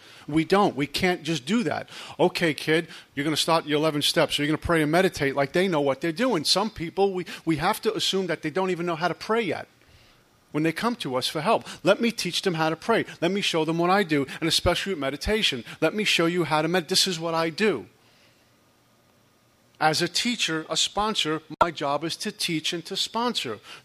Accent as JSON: {"language": "English", "region": "New Jersey", "country": "United States", "said": "I'm from Jersey."}